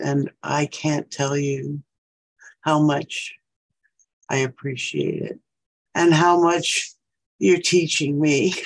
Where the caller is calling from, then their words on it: Atlanta, Georgia, United States; Atlanta, Georgia, in the U.S.